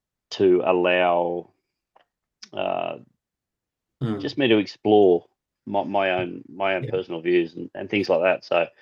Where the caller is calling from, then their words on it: Upper Coomera, Queensland, Australia; I'm calling in from Upper Coomera on the northern Gold Coast up in Queensland.